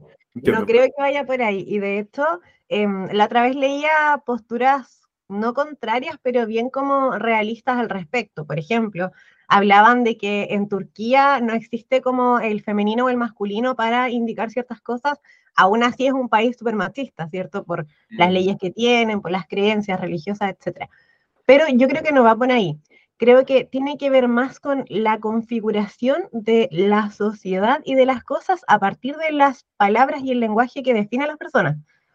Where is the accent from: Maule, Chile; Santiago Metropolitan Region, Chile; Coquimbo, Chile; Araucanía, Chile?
Maule, Chile; Linares; él es de Talca, yo soy de Linares, estamos muy cerquita